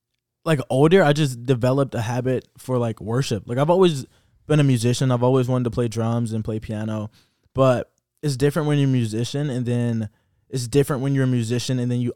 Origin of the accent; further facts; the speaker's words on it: Chicago, Illinois, United States; now in Florida, United States; I'm from Chicago.